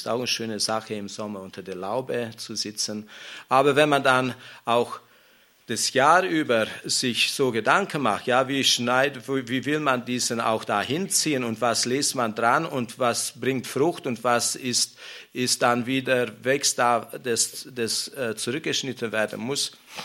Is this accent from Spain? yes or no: no; Romania; ich bin in Rumänien aufgewachsen und da hatte der Opa einen Weinberg